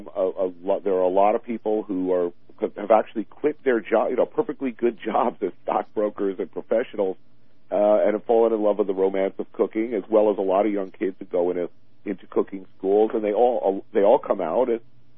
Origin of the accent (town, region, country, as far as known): New York, United States